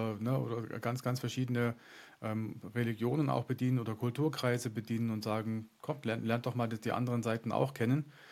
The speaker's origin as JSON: {"language": "German", "region": "Bavaria", "country": "Germany", "said": "Jetzt kommen wir ja beide aus München oder zumindest ich aus der Region"}